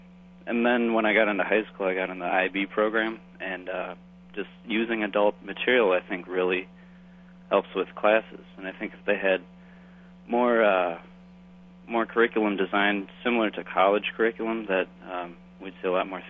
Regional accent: St. Paul, Minnesota, United States; Hi, I'm from St. Paul, Minnesota. I just graduated from high school this summer.

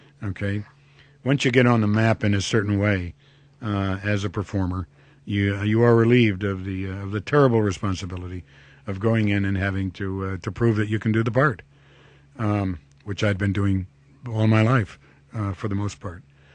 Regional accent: Toledo, Ohio, United States; I'm from Ohio. I was born in Toledo, Ohio, and I grew up there.

